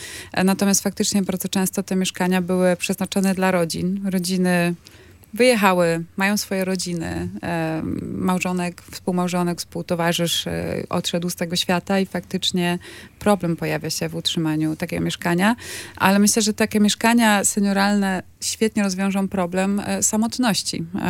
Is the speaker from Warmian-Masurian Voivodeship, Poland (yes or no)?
yes; Elbląg, Warmian-Masurian Voivodeship, Poland; Ja pochodzę z Elbląga i tam ilość autobusów, częstotliwość dramatycznie spada.